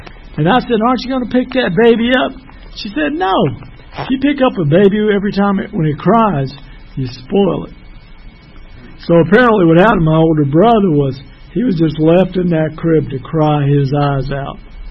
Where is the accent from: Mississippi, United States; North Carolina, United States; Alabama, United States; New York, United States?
Alabama, United States; Birmingham; born there; I was born in Birmingham, Alabama, October the 14th, 1953. My father was an immigrant from Sicily, which is the largest island in the Mediterranean Sea for you who are geographically challenged.